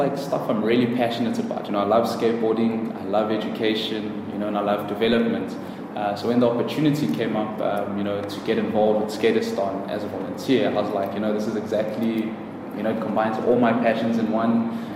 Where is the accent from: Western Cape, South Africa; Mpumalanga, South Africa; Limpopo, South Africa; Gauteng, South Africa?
Gauteng, South Africa; Johannesburg; because I'm from Troyville, I cannot do this or that.